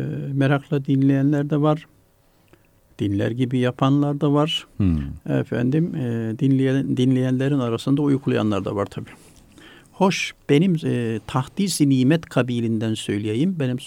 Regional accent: Tokat, Turkey; kendi memleketim olan Tokat'la ilgili defterleri bildiğim kadarıyla bir kısmı yayınlandı

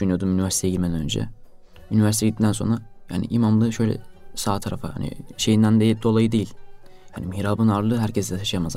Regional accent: Istanbul, Turkey; İstanbul'da çünkü çoğu arkadaşım burada. Burada büyümüşüm. Burada yaşamışım. Burada derslere devam ediyorum.

